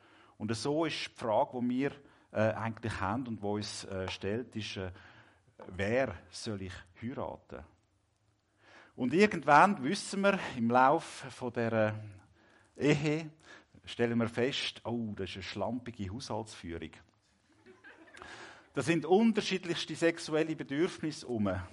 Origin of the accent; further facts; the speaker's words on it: Switzerland; wie das Scheidungsrate bei uns in der Schweiz in etwa zu liegen kommt.